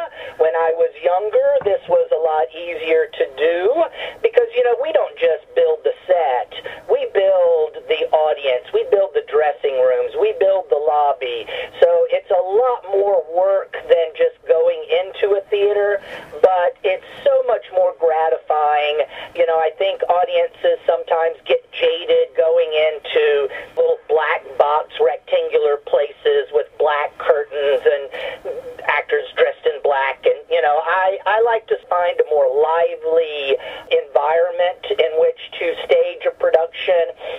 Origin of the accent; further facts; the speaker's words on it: North Carolina, United States; as a kid growing up in North Carolina, it was a great opportunity for me to have the security of a university setting